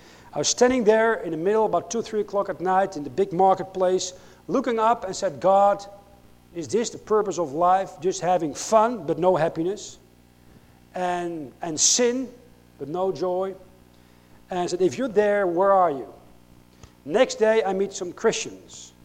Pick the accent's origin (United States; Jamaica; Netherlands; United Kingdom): Netherlands; North Holland; I got saved about 32 years ago in Holland. I grew up near Amsterdam, Dutch Reformed, heard the Ten Commandments on Sunday.